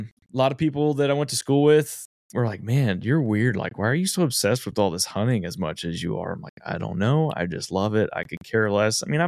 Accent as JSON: {"language": "English", "region": "Texas", "country": "United States", "tie": "born or raised there", "said": "Born and raised in Central Texas."}